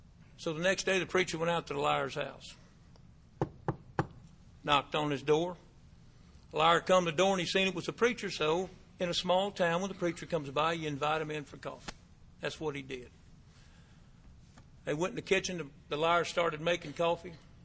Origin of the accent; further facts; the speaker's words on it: Pasadena, Texas, United States; also born or lived in Louisiana; I was born in Louisiana and raised on the Texas side.